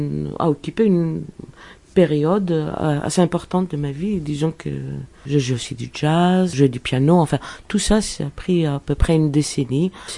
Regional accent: Greece; j'ai grandi en Grèce

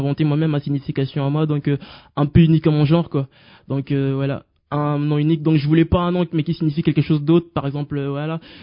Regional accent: Liège, Wallonia, Belgium; Ben, vu que j'ai grandi à Liège, je commence à faire mes musiques chez moi

